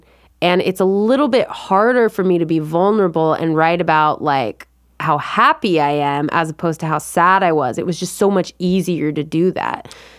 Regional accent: California, United States; yep, I'm from California, I love it.

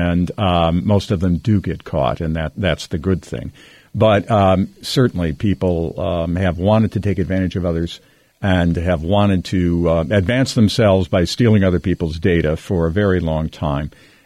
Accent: Waukesha, Wisconsin, United States; moved away as an adult; now in Des Moines, United States; I am not an Iowa native. I was born and raised in Waukesha, Wisconsin, near Milwaukee.

